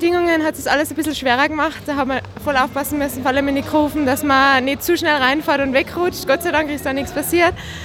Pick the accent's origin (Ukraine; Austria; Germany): Austria; Tyrol; vor allem ich bin eine Tirolerin daheim